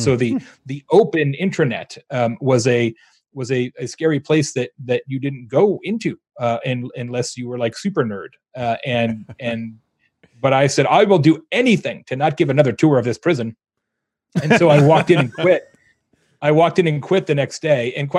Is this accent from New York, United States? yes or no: no; Arizona, United States; now in Bloomington, United States; I'm from Arizona. Originally, I live in Bloomington, Indiana now.